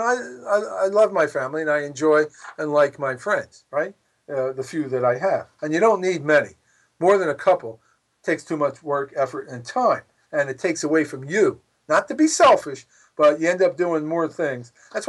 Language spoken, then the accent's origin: English; Philadelphia, Pennsylvania, United States; But he's from Philly. I'm from Philly. We got a common ground.